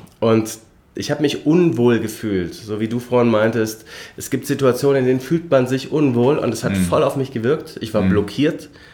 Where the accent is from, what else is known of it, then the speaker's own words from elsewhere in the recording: Lindau, Bavaria, Germany; now in Munich, Germany; Nein, ich wohne in München. Ich bin aus Lindau am Bodensee. Habe hier in München studiert. War dann 3 Jahre in Regensburg für den Doktor